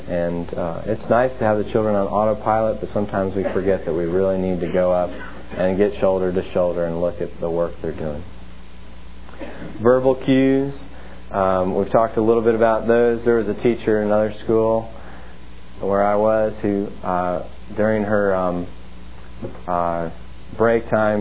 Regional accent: New Jersey, United States; now in Memphis, United States; I'm from New Jersey, and there's very few places in Memphis that have good pizza

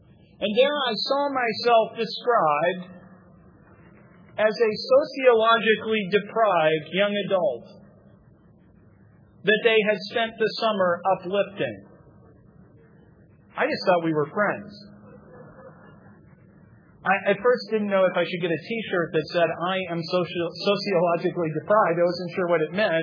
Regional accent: West Virginia, United States; accent: Southern; And so I drilled my Southern accent out of my head, unfortunately, by listening to what I discovered later was Canadian radio. Which is why I now have an accent somewhere between a West Virginian sounding like a Canadian

